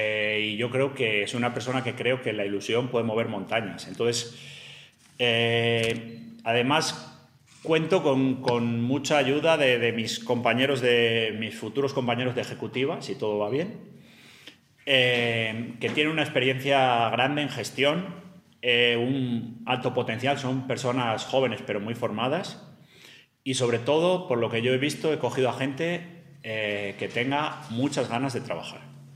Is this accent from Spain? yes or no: yes; Toro, Castile and León, Spain; Tengo 39 años, soy natural de Toro, estoy casado, tengo dos hijos y trabajo en Iberdrola Distribución Eléctrica desde hace 13 años. Bueno, vivo en Toro desde que nací, salvo en épocas de estudiante